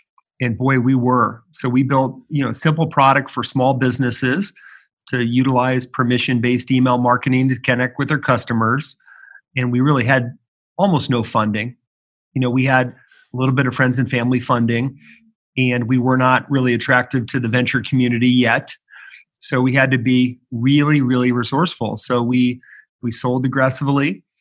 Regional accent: Chicago, Illinois, United States; also born or lived in Ohio; now in Indianapolis, United States; it reinforces that I'm such a Midwesterner. Good heavens. Born in Ohio, grew up in Chicago, and now in Indy. But I love the Midwest and love Midwest tech.

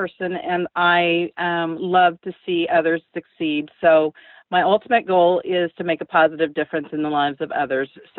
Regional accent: Cuba; We come from Cuba. So in Cuba, there's no nursing homes.

